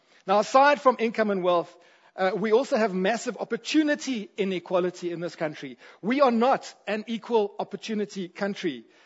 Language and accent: English; Vanderbijlpark, Gauteng, South Africa; As a kid growing up in Vanderbijl Park, there was incredible animosity between the English-speaking and the Afrikaans-speaking.